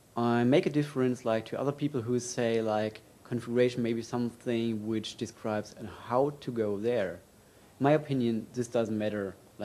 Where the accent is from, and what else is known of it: Germany; English is a second language; moved away as an adult; now in Switzerland